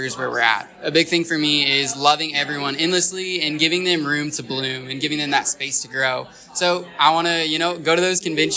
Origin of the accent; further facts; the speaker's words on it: Iowa, United States; how it runs a little differently than my home state of Iowa is going to be amazing.